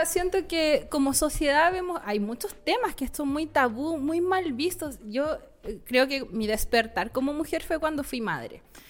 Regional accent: Iquique, Tarapacá, Chile; now in Concepción, Chile; yo soy iquiqueña, entonces mi vida es en bikini.

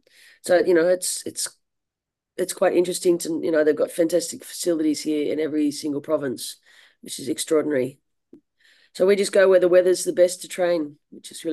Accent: Campbelltown, New South Wales, Australia; I'm an Australian. I come from a small town called Campbelltown in Sydney, Australia.

